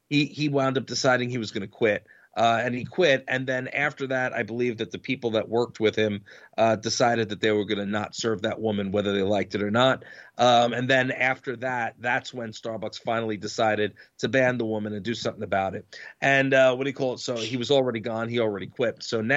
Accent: Uniondale, New York, United States; I grew up in Uniondale, New York. I was one of the only white kids in an all black neighborhood.

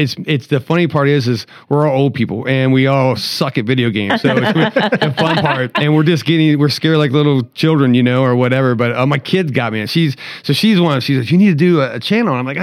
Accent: West Virginia, United States; I grew up 20 minutes outside Point Pleasant, West Virginia.

